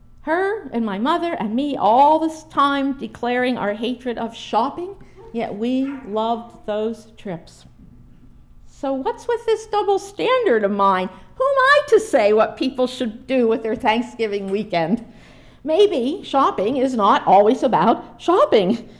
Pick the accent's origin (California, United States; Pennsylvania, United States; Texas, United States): Pennsylvania, United States; outside of Youngstown, Ohio, not far from where I grew up in Northwest Pennsylvania